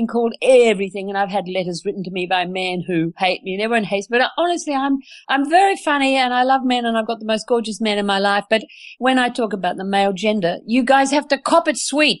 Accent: Australia; Yes, so I'm a wee Irish girl sitting here as well as being an Aussie.

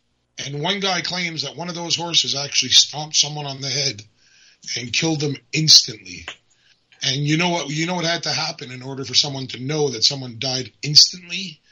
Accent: Canada; you're so in shock yourself as a Canadian

